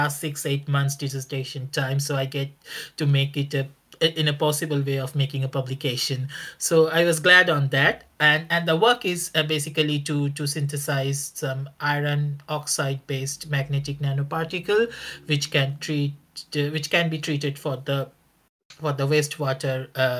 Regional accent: Kolkata, West Bengal, India; So I enrolled my PhD in back to my hometown, which is in Calcutta, in India.

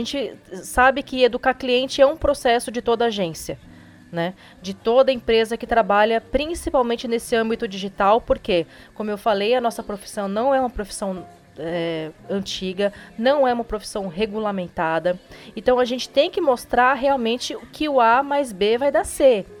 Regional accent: São Paulo, Brazil; also born or lived in Curitiba; now in Jaraguá do Sul, Brazil; Na verdade, eu sou de São Paulo, mas depois eu me mudei para Curitiba e agora estou em Jaraguá do Sul.

